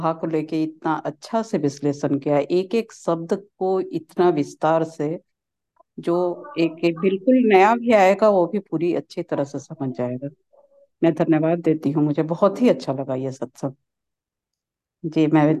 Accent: India; मैं इंडिया से हूँ

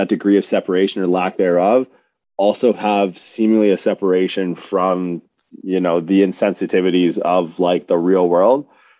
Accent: Windsor, Ontario, Canada; it's the single most impactful thing on me as a person as growing up in Windsor.

